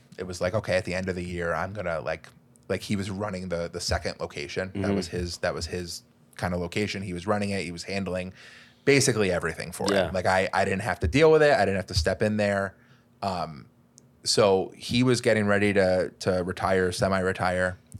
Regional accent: Milford, Connecticut, United States; In my hometown, it's from Milford.

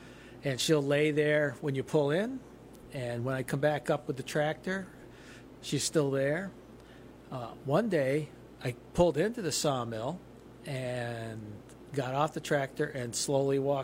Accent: Roxbury, New York, United States; Well, I grew up right here in Roxbury, actually up around the corner from the station.

